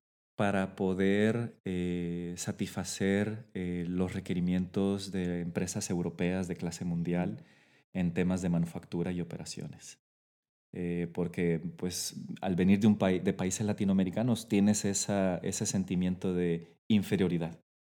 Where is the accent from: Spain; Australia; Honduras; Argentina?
Honduras; moved away as an adult; also born or lived in Mexico; now in Netherlands; cuando yo me mudé de Honduras a México, yo me mudé sin un 5 en mi bolsillo y con un ingreso mísero de $600 por mes. Cuando me mudé acá a Holanda